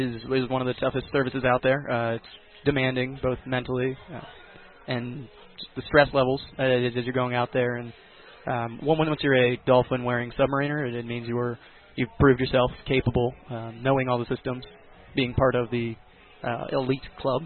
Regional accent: Mansfield, Ohio, United States; I'm from Mansfield, Ohio.

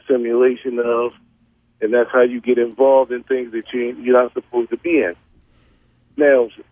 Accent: Baltimore, Maryland, United States; I grew up in East Baltimore. And the neighborhood that I grew up in was a great neighborhood when my mother lived there as a little girl.

